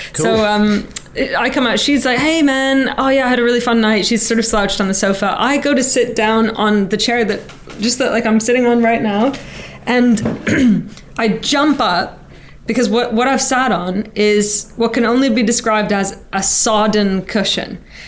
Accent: Canada; I'm Canadian.

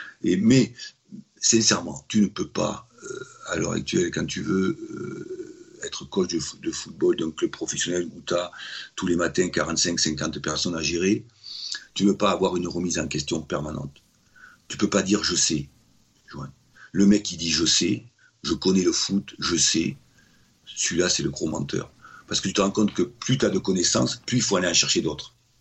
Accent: Sainte-Foy-la-Grande, Nouvelle-Aquitaine, France; born there; also born or lived in Bordeaux; Moi, je suis né dans un pays où on joue au rugby. Je suis né à Sainte-Foy-la-Grande où avant tout il y a du rugby.

